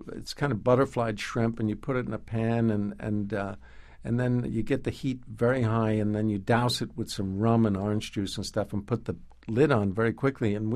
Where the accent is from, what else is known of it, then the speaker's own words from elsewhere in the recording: Queens, New York, United States; Where I come from in New York, everybody talks like that.